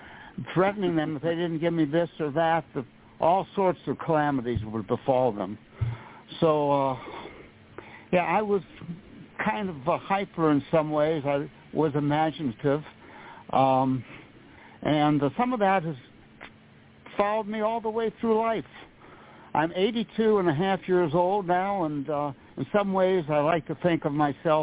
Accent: Shaker Heights, Ohio, United States; also born or lived in Cleveland / Burton; I was born in Cleveland, Ohio, way back in 1941.

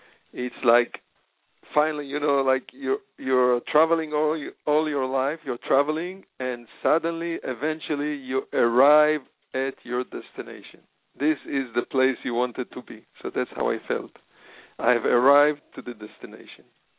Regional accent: Jerusalem, Jerusalem District, Israel; now in Los Angeles, United States; Right now I'm in Los Angeles. I live in Los Angeles. Of course, I made the movies here in Los Angeles. But originally I come from Israel, from the holy city of Jerusalem.

